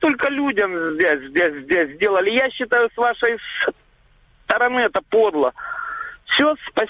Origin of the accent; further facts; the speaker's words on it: Dzhankoy, Crimea, Ukraine; Я из Джанкой, у меня такой вопрос.